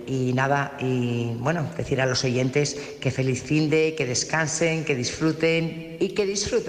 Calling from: Burgos, Castile and León, Spain; corresponsal de Burgos.

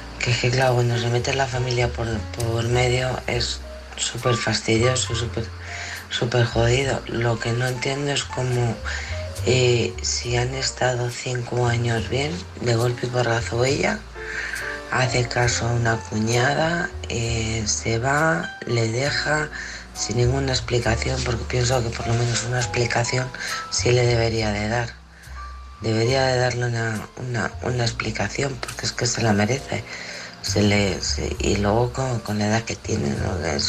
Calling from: Alcorcón, Community of Madrid, Spain; de Alcorcón.

